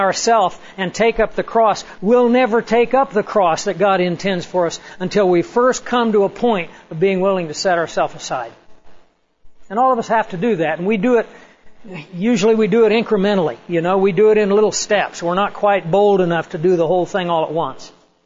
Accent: Kansas, United States; the ranch that we grew up on down in Chase County. And it's just about on a beeline between Burns and Strong City.

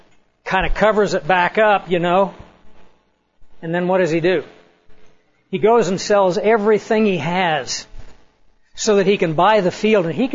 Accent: Kansas, United States; the ranch that we grew up on down in Chase County. And it's just about on a beeline between Burns and Strong City.

